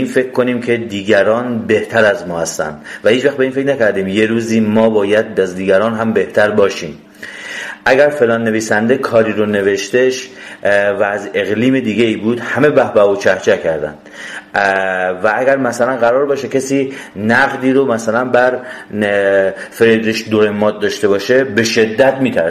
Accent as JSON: {"language": "Persian", "country": "Iran", "said": "در وهله اول من یه ایرانیم و نمیتونم از ایرانی بودنم فرار کنم"}